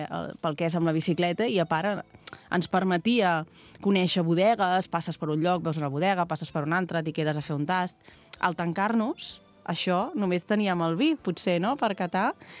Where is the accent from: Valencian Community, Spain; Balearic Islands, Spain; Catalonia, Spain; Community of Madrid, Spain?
Catalonia, Spain; Olèrdola; Vivim, nosaltres som d'Olèrdola i teníem ganes d'explicar la nostra història